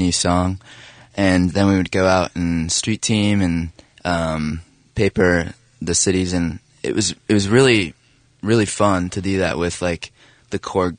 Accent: Temecula, California, United States; I grew up in Temecula, California. I loved punk bands, going to shows.

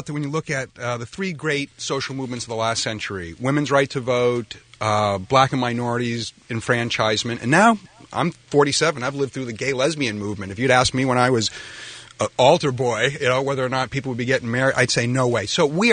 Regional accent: New England, United States; I'm from New England.

